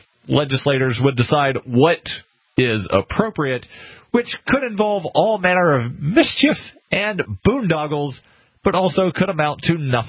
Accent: Alabama, United States; I was born and raised in Alabama, where, you know, like, the football program and the basketball program funded all of the other athletic programs.

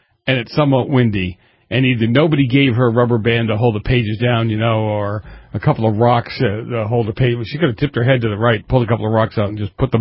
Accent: Boston, Massachusetts, United States; You know, I grew up in Boston. They have a place called Faneuil Hall there where they have all these different kind of foods

